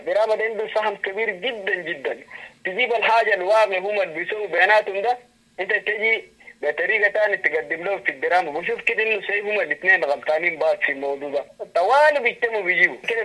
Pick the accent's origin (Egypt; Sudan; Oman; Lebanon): Sudan; اللي عندنا في السودان بالذات